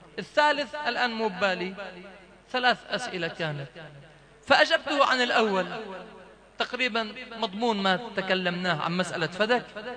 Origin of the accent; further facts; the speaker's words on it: Lebanon; خير إن شاء الله، شنو اللي حصل في جنوب لبنان؟ وأنا لبناني وأعرف ماذا حصل.